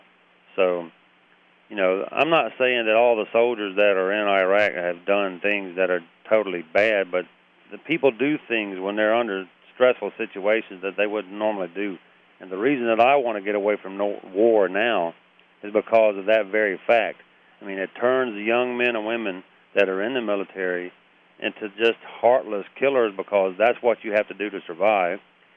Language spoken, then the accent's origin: English; Tennessee, United States; also born or lived in Alabama; And I was born in Alabama, and I was raised in Tennessee.